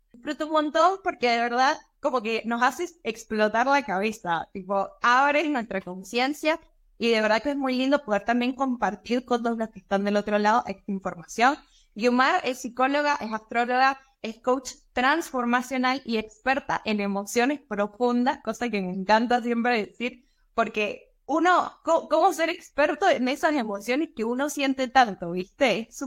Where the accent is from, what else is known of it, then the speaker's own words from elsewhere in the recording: Venezuela; moved away; yo que soy venezolana, que emigré hace un montón de tiempo